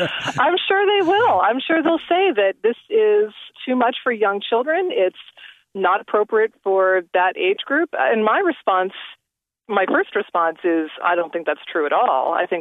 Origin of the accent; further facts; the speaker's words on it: Sacramento, California, United States; I was actually at a gay pride celebration in my hometown here in Sacramento